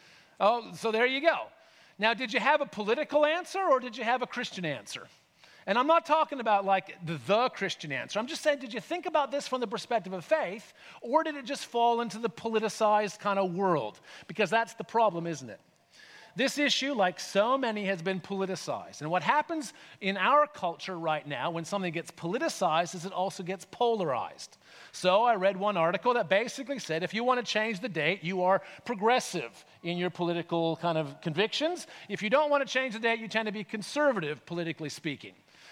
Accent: Canada; now in Australia; let me just acknowledge, I'm Canadian, so there's an irony in all of this, right?

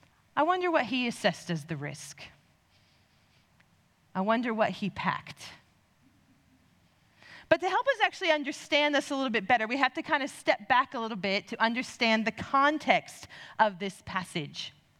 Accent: United States; now in Australia; I grew up in the U.S. You can probably tell by my accent.

